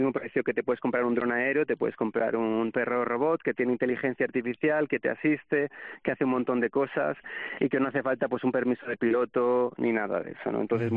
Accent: Alicante, Valencian Community, Spain; yo soy de Alicante y me gustaría restaurar el ecosistema mediterráneo

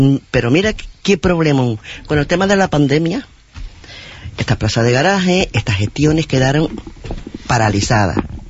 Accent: Las Palmas de Gran Canaria, Canary Islands, Spain; Oye, que somos ciudadanos de Las Palmas de Gran Canaria, con los mismos derechos que todos, para buscar soluciones.

